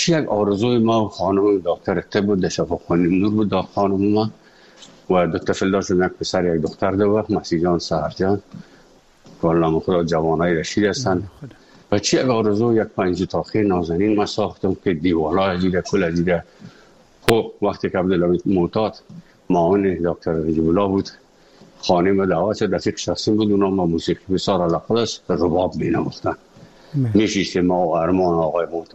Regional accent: Afghanistan; also born or lived in Moscow; از افغانستان برآمدیم آمدیم سه مسکو 4 سال مسکو به بسیار سختی وردم

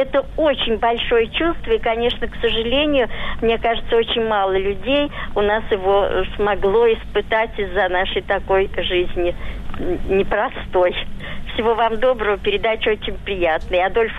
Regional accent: Moscow, Russia; Я коренная москвичка. Я уже в третьем поколении.

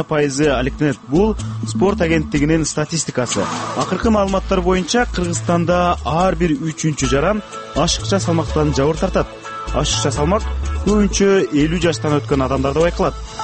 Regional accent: London, United Kingdom; Негизи мен өзүм Лондондон келгем.

